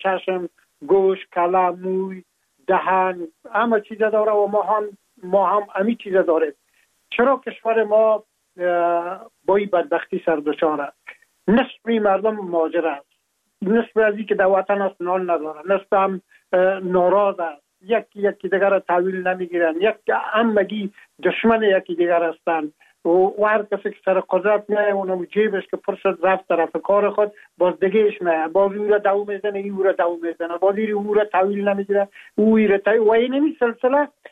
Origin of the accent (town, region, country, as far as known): Afghanistan; now in France